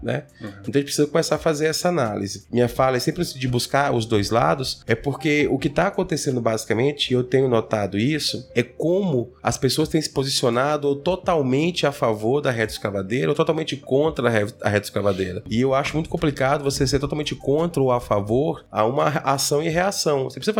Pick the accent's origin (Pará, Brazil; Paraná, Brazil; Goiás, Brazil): Goiás, Brazil; Eu fui criado em Goiás e 1.500 em Goiás não dá pra nada.